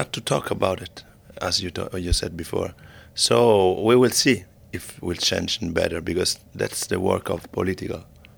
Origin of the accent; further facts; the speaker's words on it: Rome, Lazio, Italy; I come from Rome and it's just 2 hours from Naples